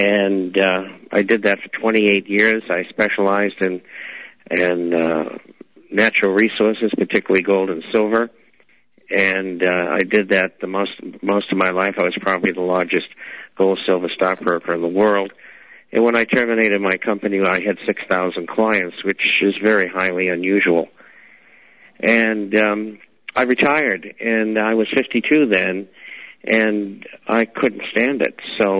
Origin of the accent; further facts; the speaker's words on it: Boston, Massachusetts, United States; I grew up in Boston, and I came from a poor family.